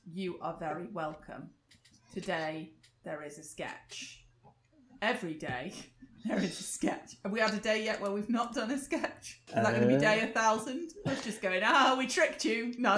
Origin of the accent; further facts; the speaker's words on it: North West England, United Kingdom; I'm from the Northwest.